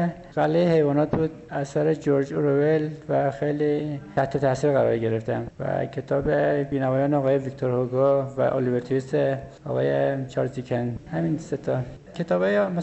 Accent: Qazvin, Iran; also born or lived in Daykundi, Afghanistan; دانشجوی رشته معماری از دانشگاه آزاد قزوین. از بچگی توی قزوین بزرگ شدم،

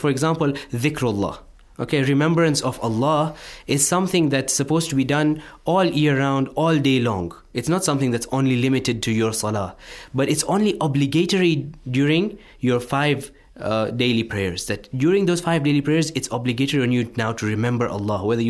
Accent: Nairobi, Kenya; English is a second language; now in Qom, Iran; Nairobi, Kenya.

